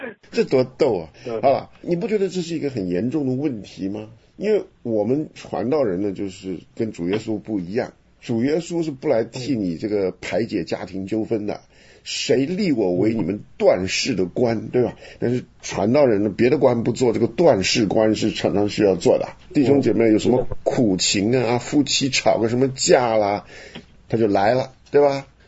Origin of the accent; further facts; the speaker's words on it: Henan, China; 属灵咱们河南话怎么讲？